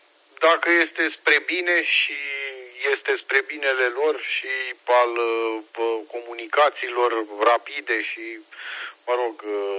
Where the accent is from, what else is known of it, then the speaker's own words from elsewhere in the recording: Romania; acum ne simțim bine că suntem români